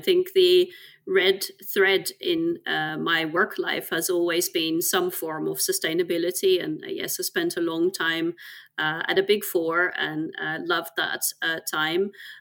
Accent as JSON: {"language": "English", "country": "Netherlands", "tie": "born or raised there", "said": "I grew up on a houseboat the middle of in the middle of the Netherlands, born and raised there."}